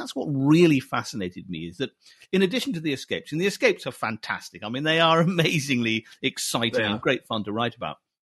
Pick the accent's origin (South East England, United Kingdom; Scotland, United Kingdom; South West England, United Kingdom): Scotland, United Kingdom; I was brought up in Scotland, and the rainy days in Scotland spent playing this game